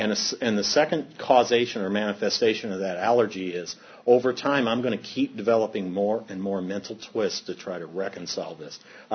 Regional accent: St. Louis, Missouri, United States; I grew up in St. Louis, Missouri. I'm a product of two school teachers

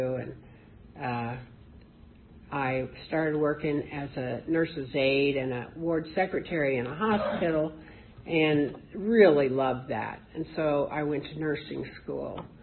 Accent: Indianapolis, Indiana, United States; now in Stevens City, United States; I'm from Stevens City, although I'm originally from Indianapolis.

